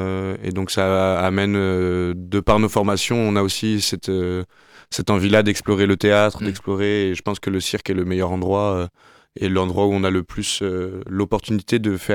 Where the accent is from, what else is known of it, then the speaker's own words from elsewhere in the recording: Le Mans, Pays de la Loire, France; J'ai commencé dans la région, puisque je suis natif du Mans.